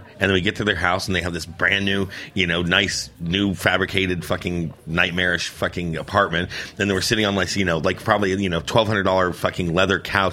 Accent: Palm Beach Gardens, Florida, United States; also born or lived in Wichita, Kansas; I was born in Wichita, Kansas, and then I moved to South Florida when I was about 7.

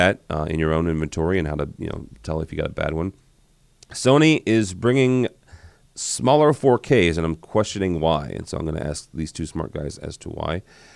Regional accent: Midwest, United States; I'm from the Midwest. Everything outside of the, you know, Missouri and Illinois and Indiana is too far for me.

